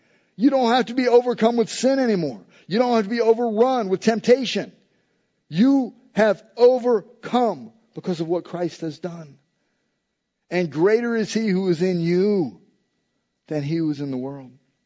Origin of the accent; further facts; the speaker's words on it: Tampa, Florida, United States; I am just because I'm from Tampa. Well, I'm not really from Tampa, but I've been here my whole life, so I love the Bucks.